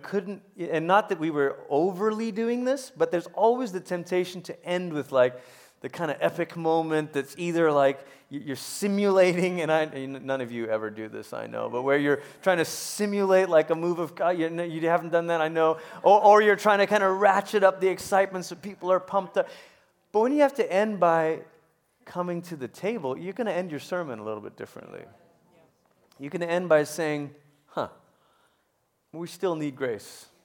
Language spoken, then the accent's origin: English; Malaysia; Growing up in Malaysia, there's a flat, flaky bread called roti.